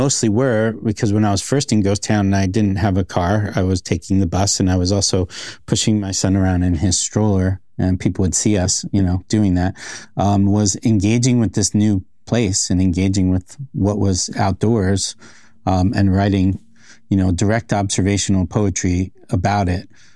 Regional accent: New York, United States; Because I'm from New York, 24 hours a day, there are people everywhere.

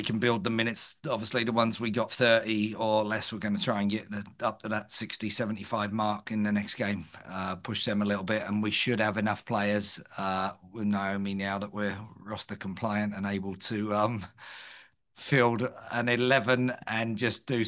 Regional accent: England, United Kingdom; But as an Englishman, I don't often win penalty shootouts.

